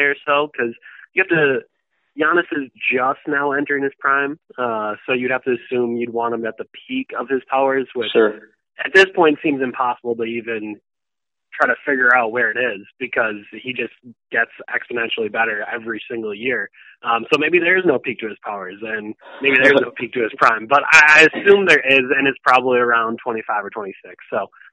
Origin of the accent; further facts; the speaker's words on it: Slinger, Wisconsin, United States; also born or lived in St. Louis; I'm originally from Slinger, Wisconsin.